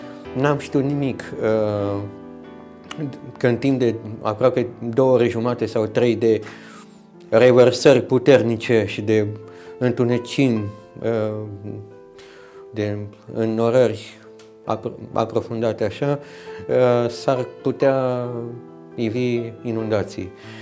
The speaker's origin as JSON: {"language": "Romanian", "town": "Lupeni", "region": "Hunedoara County", "country": "Romania", "tie": "born or raised there", "also_born_or_lived": "Petroșani", "said": "M-am născut în Petroșani, județul Hunedoara, în 1965, într-un orășel al minerilor, în care și acum simt pulsul pe care îl trăiam la vremea aceea"}